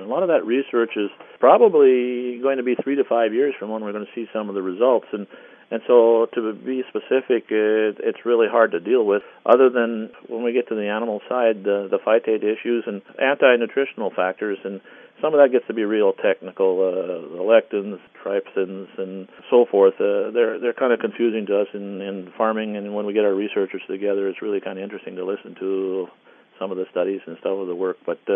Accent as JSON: {"language": "English", "town": "Northwood", "region": "North Dakota", "country": "United States", "said": "Well, I'm from Northwood, North Dakota, which is up in the northeastern part of the state of North Dakota."}